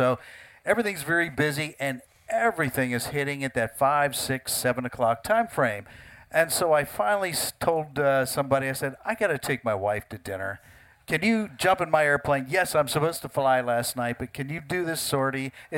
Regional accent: Cherry Point, North Carolina, United States; born there; He was stationed in Cherry Point, North Carolina. I was born on the Marine Corps base.

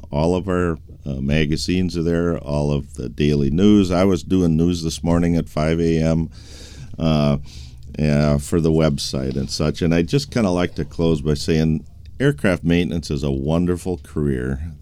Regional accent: Minnesota, United States; The last student group I talked with was at in my home state in Minnesota

